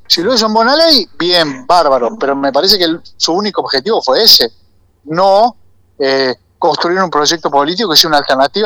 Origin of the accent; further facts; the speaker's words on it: Campana, Buenos Aires Province, Argentina; lo que somos de Campana sabemos